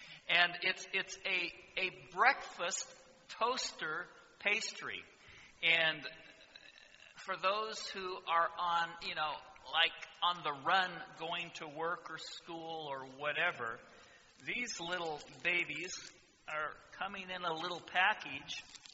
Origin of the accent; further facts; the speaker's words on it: Napa, California, United States; And when I think of Sabbaths growing up as a teenager, I think of growing up in Napa, California, and I have nothing but good, warm, positive memories about Sabbaths as I was growing up.